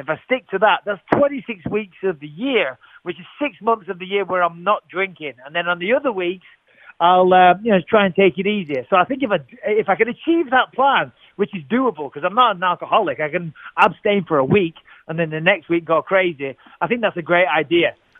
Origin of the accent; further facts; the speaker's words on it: England, United Kingdom; As an Englishman growing up, it was part of our culture.